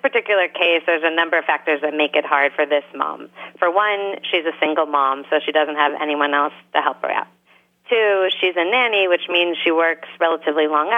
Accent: Los Angeles, California, United States; And, you know, I feel like I'm from Los Angeles, and I have kind of negative associations with year-round schooling

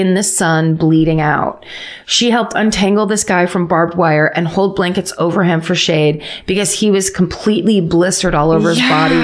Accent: Utah, United States; We're from Utah and we do all that outdoorsy shit.

